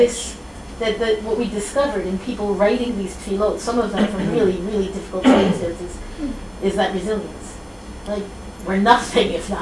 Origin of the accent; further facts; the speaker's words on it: Boston, Massachusetts, United States; I grew up in Boston.